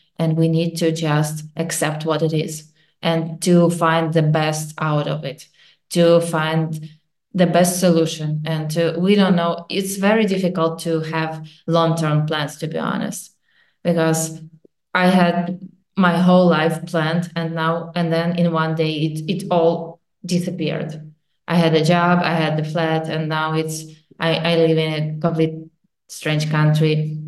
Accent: Kyiv, Ukraine; English is a second language; moved away as an adult

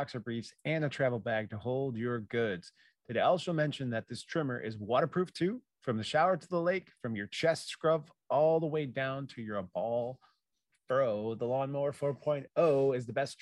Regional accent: Illinois, United States; So my home state. Well, not really. I'm an Illinoisan, but hopefully not forever because taxes are too high.

